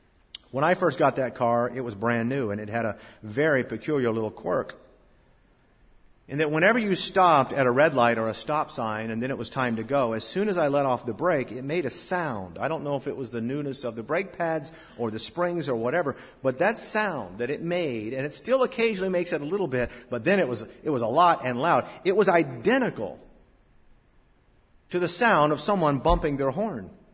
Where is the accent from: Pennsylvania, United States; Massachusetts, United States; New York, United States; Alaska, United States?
Massachusetts, United States; Boston; then finally, I realized, I'm the jerk from Boston. I'm the one with the problem.